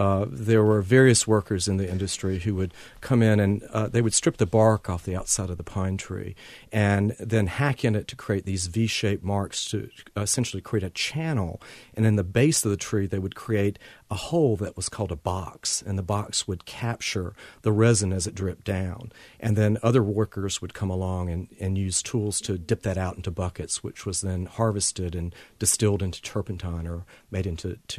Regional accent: Southern Pines, North Carolina, United States; Growing up in Southern Pines, it's a folk story that I always had heard about this.

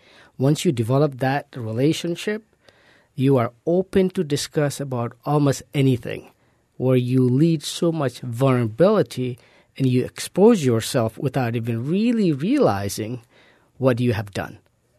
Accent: Nepal; English is a second language; now in United States; When I was growing up in a small village in Nepal, that was different than the kid who was growing up in Collier County.

